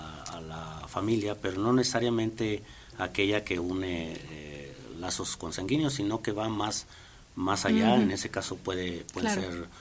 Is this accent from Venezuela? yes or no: no; Aguascalientes, Mexico; Soy de aquí de Aguascalientes, toda mi vida he radicado y seguramente aquí será mi última morada.